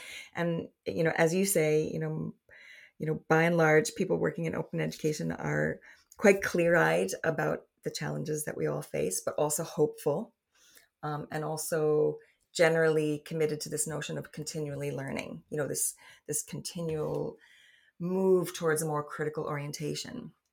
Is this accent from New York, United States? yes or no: yes; New York City, New York, United States; now in Ireland; And, you know, I'm originally from New York City, so I always carry my New York City with me as well.